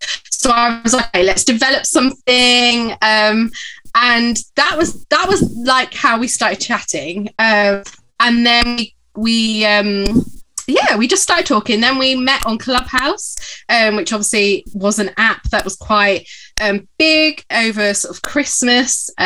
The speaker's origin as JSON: {"language": "English", "region": "London", "country": "United Kingdom", "also_born_or_lived": "Milton Keynes", "lives_now": "Sheffield, United Kingdom", "said": "I'm actually from London, moved to Milton Keynes, been in Sheffield 11 years. So technically I'm a Sheffielder. This is my home."}